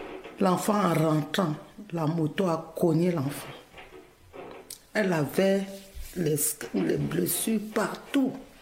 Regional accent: Cameroon; now in Edmonton, Canada; je suis camerounaise. Je suis arrivée à Edmonton, pas à Montréal, en août 2020.

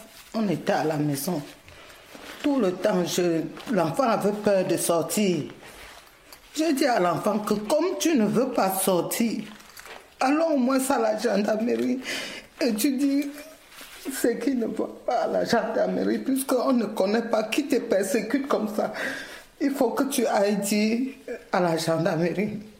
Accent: Cameroon; now in Edmonton, Canada; je suis camerounaise. Je suis arrivée à Edmonton, pas à Montréal, en août 2020.

